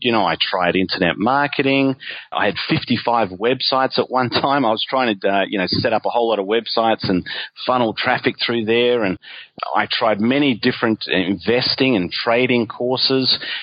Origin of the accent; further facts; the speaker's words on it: Perth, Western Australia, Australia; now in Gold Coast, Australia; I'm originally from Perth, but now I live in the Gold Coast in Queensland.